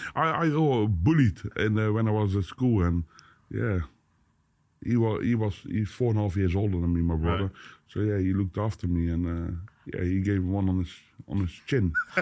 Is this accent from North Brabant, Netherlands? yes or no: yes; Boxtel, North Brabant, Netherlands; now in Vlijmen, Netherlands; I live there. I'm not from it. I'm from Boxtel.